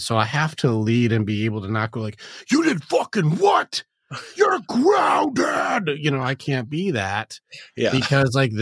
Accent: Detroit, Michigan, United States; Cause I grew up in inner city Detroit. I grew up in just a hostile environment.

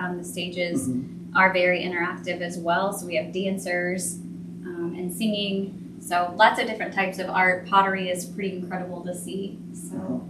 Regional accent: Indiana, United States; I was born and raised here in Hamilton County, and I moved away for a little while after college, came back

